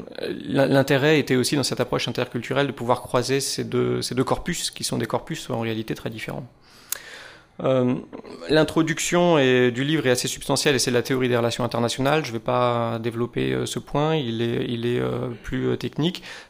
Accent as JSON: {"language": "French", "country": "France", "said": "je suis français"}